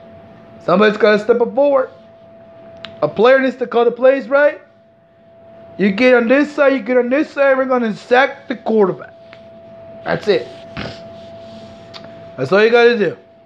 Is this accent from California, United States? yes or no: no; Dallas, Texas, United States; And I grew up in the city of the Metroplex, born and raised in the Metroplex.